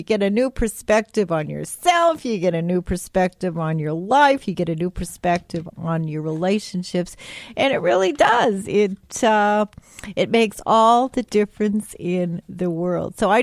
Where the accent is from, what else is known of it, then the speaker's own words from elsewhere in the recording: Canada; also born or lived in Providence, United States; all of you know that I am Canadian and I did my graduate and postgraduate work at McGill. But I lived in Providence, Rhode Island for 15 years.